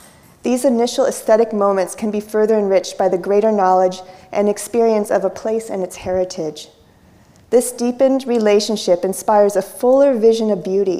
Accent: Midwest, United States; I am mostly from the Midwest, the heartland, and am the middle daughter of a family of five children.

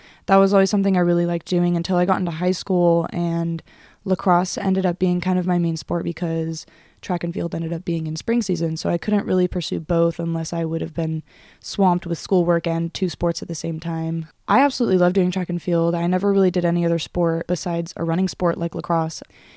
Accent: California, United States; I grew up playing lacrosse in Southern California. It's not very prominent there, especially any women's sports.

